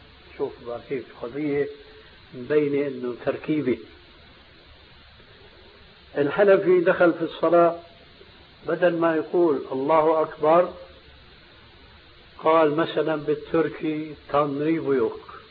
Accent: Damascus, Damascus Governorate, Syria; هناك عندنا في دمشق المسجد الأموي في 4 محاريب

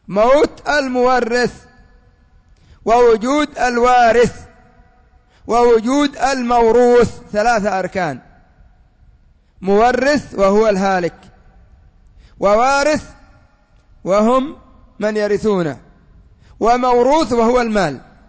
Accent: Yemen; قد يكون عندنا في اليمن بحمد الله المقبرة مجان

